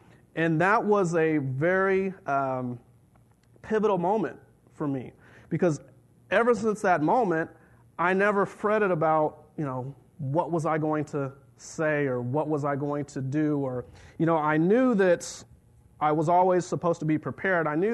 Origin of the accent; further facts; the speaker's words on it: San Antonio, Texas, United States; We grew up in San Antonio